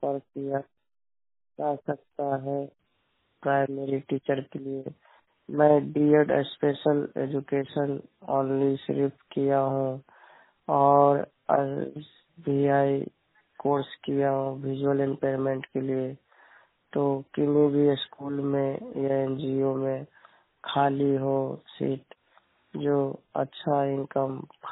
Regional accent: Patna, Bihar, India; मैं पटना जिला बिहार से हूँ।

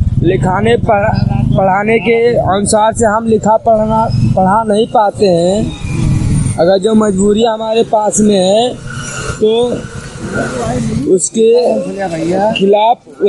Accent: Rajapur, Uttar Pradesh, India; राजापुर गिरन

